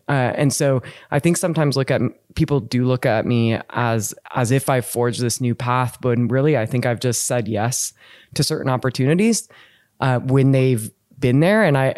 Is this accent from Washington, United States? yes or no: yes; Bellingham, Washington, United States; I'm from Bellingham, Washington. There's a great university there. It's like maybe a 10-minute walk from my house or my parents' house.